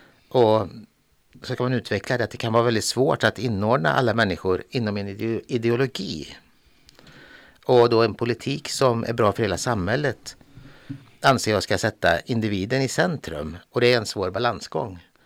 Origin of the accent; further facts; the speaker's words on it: Skara, Västra Götaland County, Sweden; now in Gällivare, Sweden; och har bott i Gällivare sedan 2019. Och till vardags så arbetar jag som museiintendent, och ursprungligen så kommer jag från Skara.